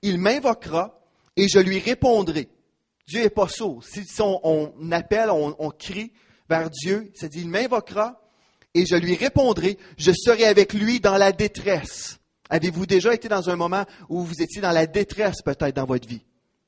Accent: Quebec, Canada; on est tellement comme endormi, on se laisse voler nos droits et on est des Québécois

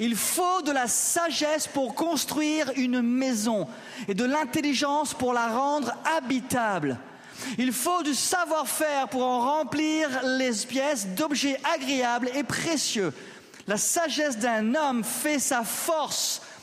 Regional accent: Réunion, France; je suis français, je me crois être intelligent.

